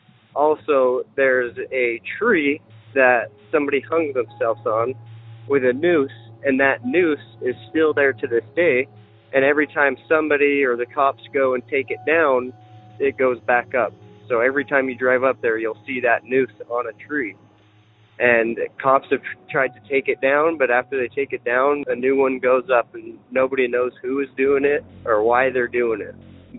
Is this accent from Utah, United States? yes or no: yes; Salt Lake City, Utah, United States; I'm from Salt Lake City, Utah.